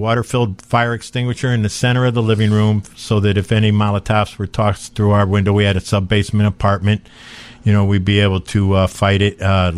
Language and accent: English; Philadelphia, Pennsylvania, United States; I grew up around the University of Pennsylvania, so we used to go down there and hang out where all the students and the hippies were.